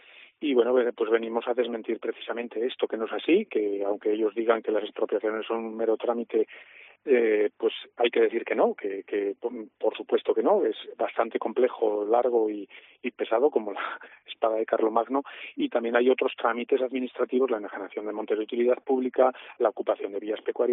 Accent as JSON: {"language": "Spanish", "town": "Mosqueruela", "region": "Aragon", "country": "Spain", "said": "estuvieron por nuestra tierra, por la provincia de Teruel. El primer día fue en Mosqueruela, en mi pueblo"}